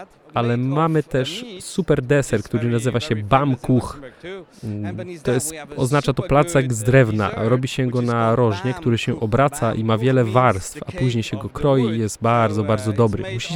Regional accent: Hyderabad, Telangana, India; Polish is a second language; Pochodzę z Telangana, z Hyderabadu, więc ja polecam biryani z Hyderabadu.

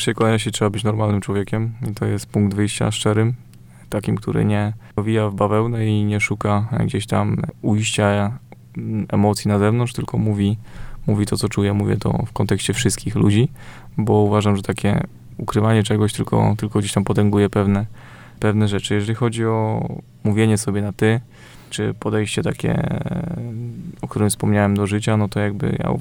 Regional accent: Świnoujście, West Pomeranian Voivodeship, Poland; Ja pochodzę ze Świnoujścia

